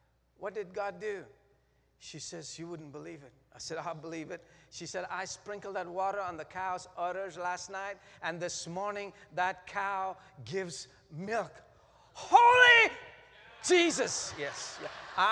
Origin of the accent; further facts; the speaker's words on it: India; You see, I grew up in India